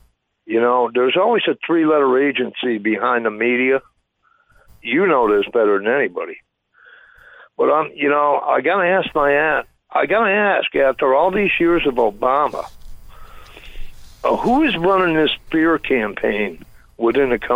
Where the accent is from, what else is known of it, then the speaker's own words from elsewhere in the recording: Massachusetts, United States; I can't tell you how ashamed of my home state I am. You know, it is, you know, I grew up down in the Berkshires.